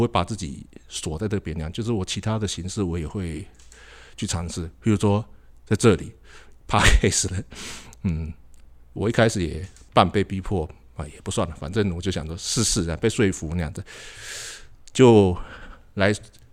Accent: Hsinchu, Hsinchu County, Taiwan; 我爸是空军基地修那个战斗机的维修，就直接军人了，我就在新竹出生长大，读书一直在外面了，那是2021年的时候才回来

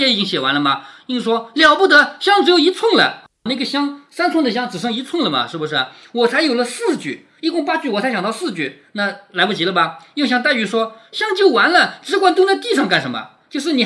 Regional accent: China; 我们中国人打美国人不一定就打得过他

